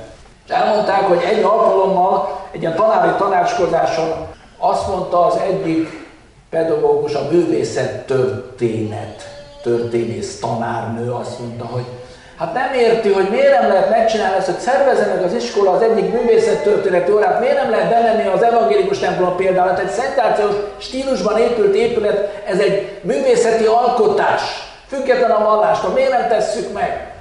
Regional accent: Nagytarcsa, Pest, Hungary; born there; Nagy Tartsán egy csodálatos vadászkartészerű épületben születtem, ott a helyszínen, akkor még nem voltak ilyen születő üzemek.

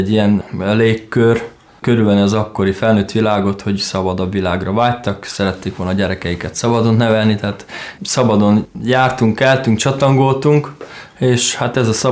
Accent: Berehove, Zakarpattia Oblast, Ukraine; és Kárpátaljáról származom, Beregszász városából. 1973-ban születtem, augusztus havába.

